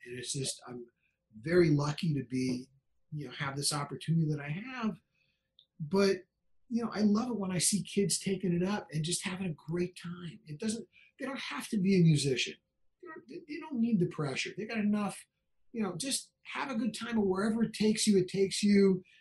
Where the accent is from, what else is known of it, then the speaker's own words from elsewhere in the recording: Santa Monica, California, United States; also born or lived in Los Angeles; And then they moved out to L.A., where I grew up in Santa Monica. They moved out to L.A. 2 years after the Dodgers did. They moved out in 60. And I was born in 61.